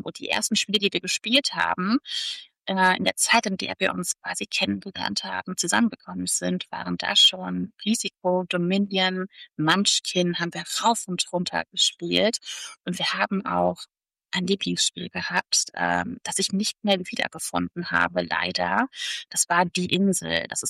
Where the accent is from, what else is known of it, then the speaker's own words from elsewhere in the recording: Cologne, North Rhine-Westphalia, Germany; Wir kommen aus der Gegend, wir kennen jede Kathedrale, die darin abgebildet ist. Wir haben sie selber gesehen, besucht. Unsere Kinder sind in Köln geboren.